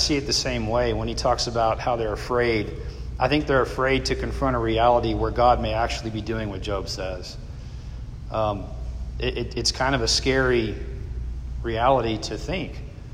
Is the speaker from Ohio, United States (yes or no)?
no; San Antonio, Texas, United States; When I grew up in San Antonio behind our house, we had this creek that ran behind our house